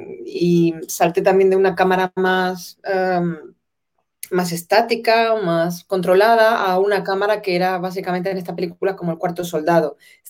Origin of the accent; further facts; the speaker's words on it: Ceuta, Spain; esa conciencia en Ceuta de que somos españoles, pero por otro lado somos africanos